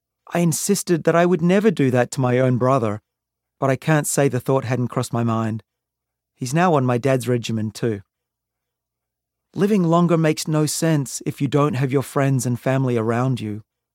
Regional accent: Australia; moved away; As an Aussie, I was taught that big boys don't cry. But nowadays, when I have the time and the sense to pause for a few moments to ponder my life, it's easy to get a little teary. I grew up in a free country, then I moved to an even freer one.

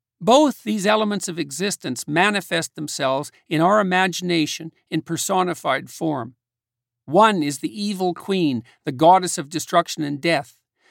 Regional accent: Fairview, Alberta, Canada; Being from northern Alberta, I do not share exactly the same view of nature, since up in my hometown of Fairview, nature was constantly conspiring to freeze its inhabitants to death for 6 months of the year

